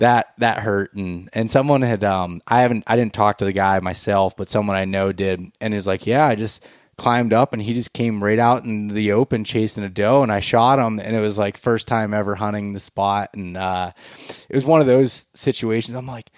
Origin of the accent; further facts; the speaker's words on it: Pennsylvania, United States; but I would agree with it just from growing up in Pennsylvania and seeing where I never saw the time frame where there was a ton of deer